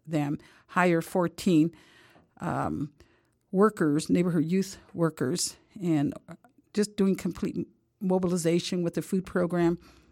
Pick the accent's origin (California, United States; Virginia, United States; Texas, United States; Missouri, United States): California, United States; Monterey; born there; I was born in Monterey, California, and all 12 of us were born in California.